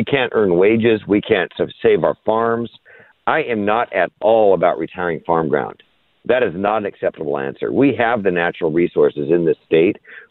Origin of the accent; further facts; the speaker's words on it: Modesto, California, United States; born there; 33 years as a farmer and a businessman here in the San Joaquin Valley. I was born here in Modesto.